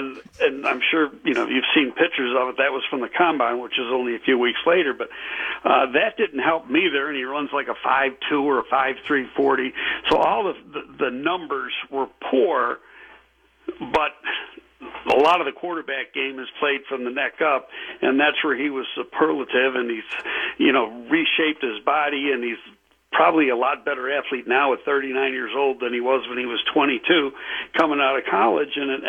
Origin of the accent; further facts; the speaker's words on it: Buffalo, New York, United States; playing the Buffalo Bills, my home team, and I was still living in Buffalo at the time, so beating my hometown team, that was an extra benefit.